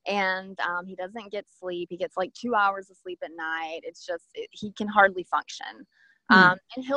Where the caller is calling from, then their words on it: Newnan, Georgia, United States; I'm calling in from Noonan, Georgia.